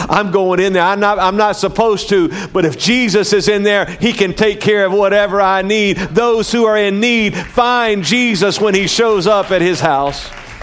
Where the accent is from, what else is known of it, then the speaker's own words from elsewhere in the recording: Denham Springs, Louisiana, United States; I heard this story over and over and over growing up in Denham Springs, Louisiana.